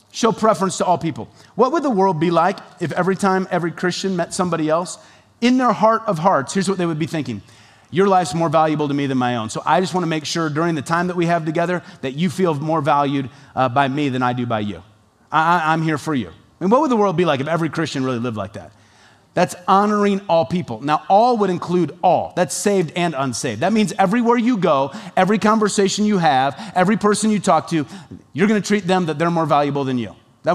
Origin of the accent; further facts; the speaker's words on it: United States; Because I'm an American and I'm an individual and I'll do whatever I want whenever I want it.